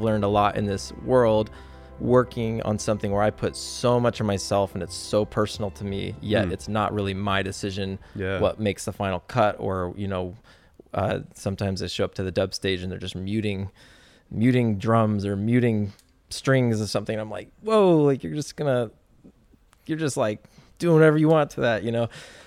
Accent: Oregon, United States; now in Los Angeles, United States; And then I go back to Oregon and like my hometown friends are just like playing music on the weekends

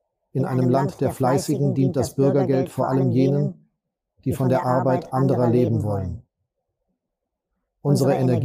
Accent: Hamburg, Germany; Als Hamburger möchte ich hier die ehrlichen Worte finden

